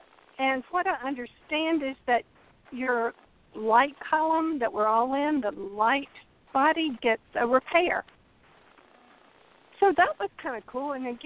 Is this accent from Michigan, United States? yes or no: no; North Carolina, United States; now in Florida Keys, United States; I am from North Carolina, and in fact, just moved to the Keys 90 days ago.